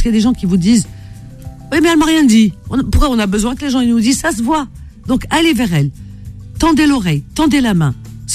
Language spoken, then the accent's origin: French; Marrakesh, Marrakesh-Safi, Morocco; Je ne sais même pas le magicien de Paris, je suis de Marrakech.